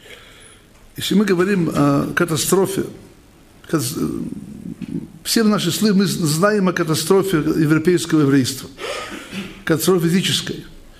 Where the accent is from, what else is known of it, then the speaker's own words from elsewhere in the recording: Russia; now in Israel; они хотят, чтобы наши дети были такими же, какими мы выросли в России.